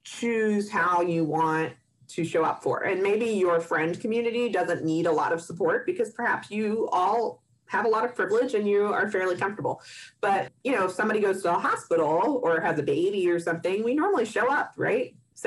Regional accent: Pennsylvania, United States; I grew up in Pennsylvania. And that did have a big impact on how I grew up.

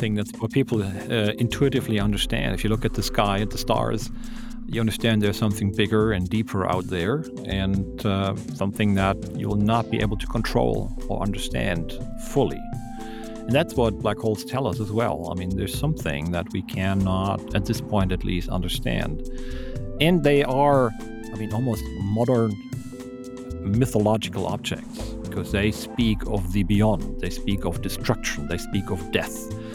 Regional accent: Frechen, North Rhine-Westphalia, Germany; also born or lived in Cologne; No, I grew up where I am now, actually, here in Frechen. I was born in Cologne, and we moved here.

